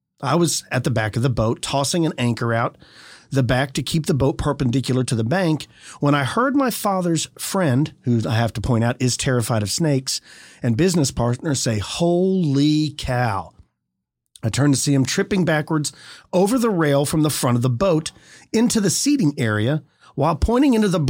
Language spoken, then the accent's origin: English; Abilene, Texas, United States; So to begin, I'm from Abilene, Texas. My family moved into a house on Little Lake in the middle of Abilene in the early 90s.